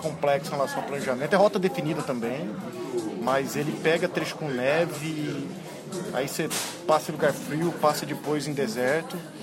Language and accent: Portuguese; Minas Gerais, Brazil; now in São Paulo, Brazil; a gente é mineiro aqui em São Paulo.